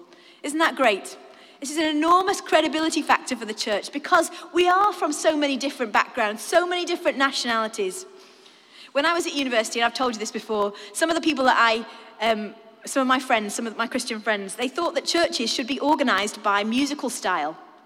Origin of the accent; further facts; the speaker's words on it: Crewe, North West England, United Kingdom; When I was brought up in Crewe, not many nations, and yet now the nations are here